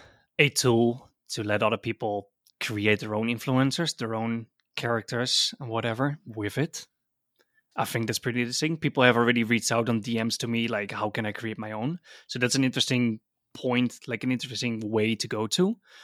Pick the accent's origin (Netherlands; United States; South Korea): Netherlands; I'm from Holland.